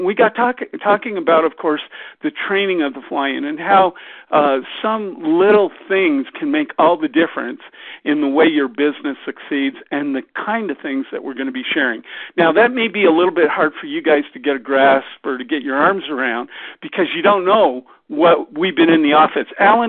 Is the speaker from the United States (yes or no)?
no; Canada; as a Canadian trivia guy.